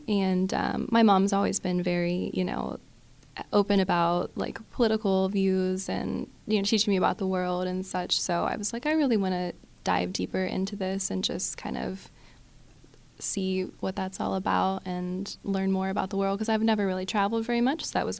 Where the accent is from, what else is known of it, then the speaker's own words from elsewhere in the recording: Mars, Pennsylvania, United States; So I'm from Mars, Pennsylvania, about an hour away from here. I played music.